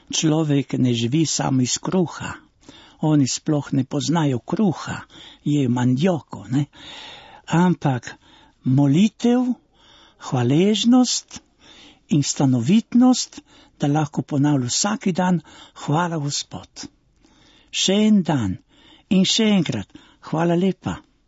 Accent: Dolga Poljana, Gorizia, Slovenia; imam že 79 let, vrnil sem se v domovino, jaz sem doma tam blizu, iz Dolge Poljane

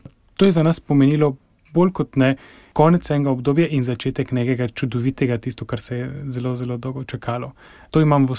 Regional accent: Argentina; Argentinski Slovenci smo znani po tem, da dihamo to domoljubje, a ne? Tako da od rojstva sem povezan s Slovenijo

